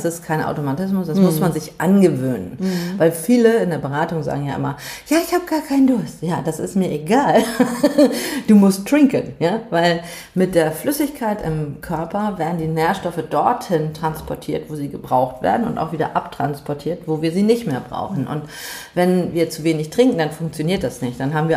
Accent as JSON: {"language": "German", "region": "Hamburg", "country": "Germany", "lives_now": "Essen, Germany", "said": "in Essen bin ich ja gerade, ne? Ich komme ja eigentlich aus Hamburg."}